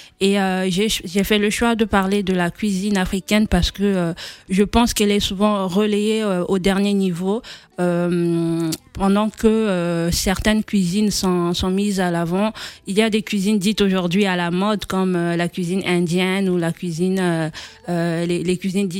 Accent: Republic of the Congo; now in France; ce qui restait de moi en tant que Congolaise, de ma culture.

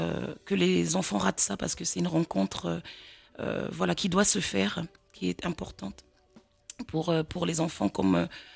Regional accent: Gabon; je suis originaire du Gabon

